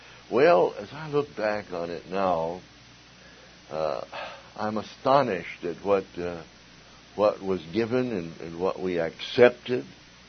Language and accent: English; Minneapolis, Minnesota, United States; I grew up in Minneapolis, and Minneapolis was the center of fundamentalism.